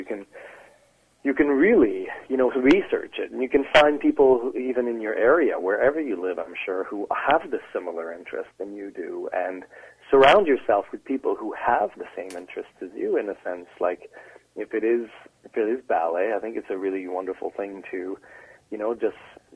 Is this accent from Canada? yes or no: yes; Canada; Also, I'm Canadian. I love Canada.